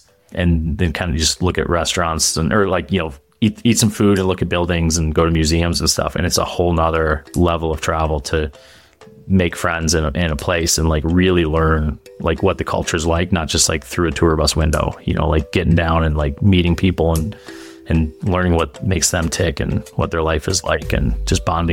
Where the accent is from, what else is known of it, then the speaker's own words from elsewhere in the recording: Chicago, Illinois, United States; also born or lived in Minneapolis, United States / California, United States; I was born in Minneapolis, you know, like a lot of hockey players, and I grew up most of my life playing in Chicago, and family moved around a little bit, spent some time in California